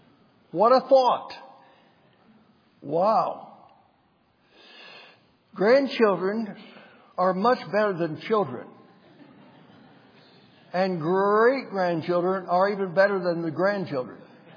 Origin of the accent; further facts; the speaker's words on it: West Virginia, United States; I had driven all the way back to my home state of West Virginia.